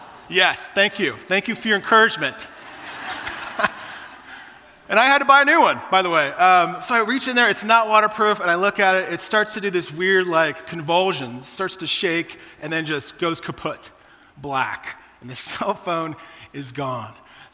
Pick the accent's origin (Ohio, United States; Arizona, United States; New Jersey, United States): Ohio, United States; now in San Diego, United States; I grew up in Ohio and I moved out to San Diego where my wife lived and was working in advertising.